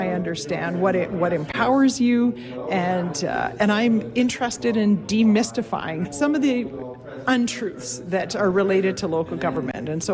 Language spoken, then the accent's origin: English; Golden, British Columbia, Canada; from Strategic Leadership Solutions, and I'm from Golden, BC.